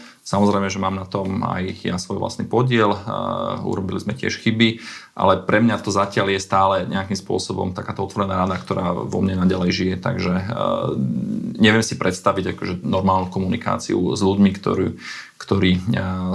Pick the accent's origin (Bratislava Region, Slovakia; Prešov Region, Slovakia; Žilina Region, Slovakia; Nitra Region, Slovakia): Prešov Region, Slovakia; Poprad; Andrej je z Popradu, ja som z Popradu.